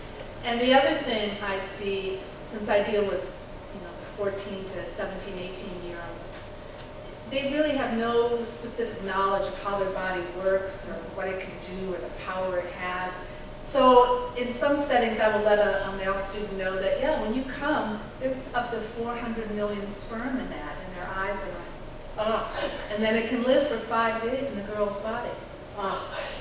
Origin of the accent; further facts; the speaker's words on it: Seattle, Washington, United States; I'm from Seattle.